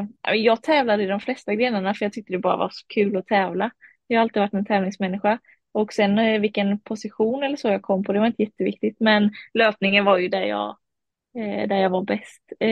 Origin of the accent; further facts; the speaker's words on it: Varberg, Halland County, Sweden; Ja, min familj är från Kumla, men jag är född och uppvuxen i Varberg.